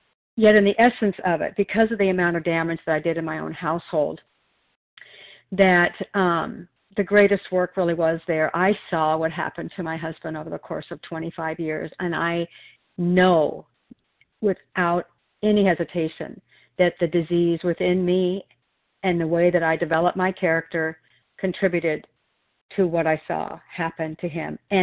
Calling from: Oregon, United States

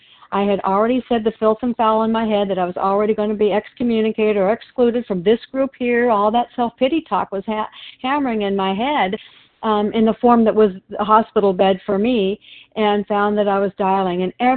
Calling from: Oregon, United States

